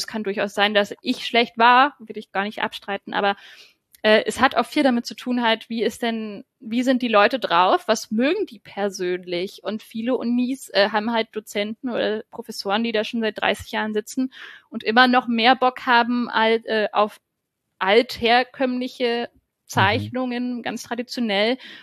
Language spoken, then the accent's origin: German; Brandenburg, Germany; Ich komme vom Dorf aus Brandenburg.